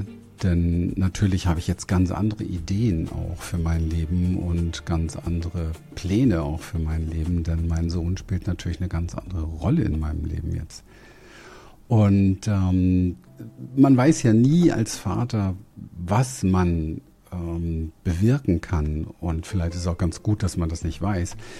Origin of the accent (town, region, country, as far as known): Berlin, Germany; born or raised there